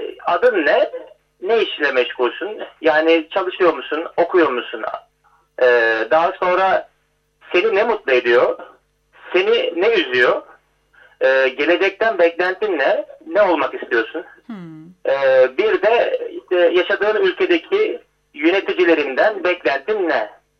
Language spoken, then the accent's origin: Turkish; Mersin, Turkey; Ben Mersinliyim aslında. Soroslar'da yaşadık. Soroslar'da geçti küçüklüğümüz. Hani buradan geliyor aslında, bir yörüklük var.